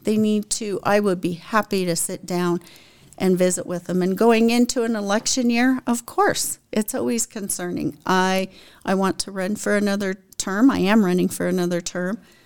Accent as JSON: {"language": "English", "town": "Alamosa", "region": "Colorado", "country": "United States", "tie": "born or raised there", "said": "I was born and raised here in Alamosa. I went to Alamosa High School, Adams State University."}